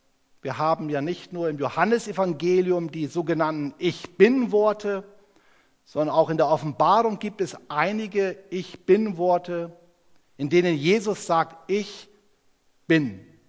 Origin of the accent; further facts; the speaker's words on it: Northern Germany, Germany; Ich komme aus Norddeutschland, sagt man Tach und fertig.